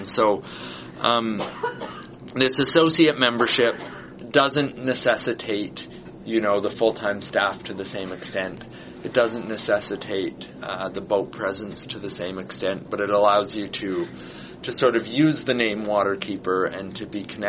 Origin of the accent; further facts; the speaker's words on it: Ontario, Canada; I'm from Northern Ontario, and the first time I was on salt water was when I was summer student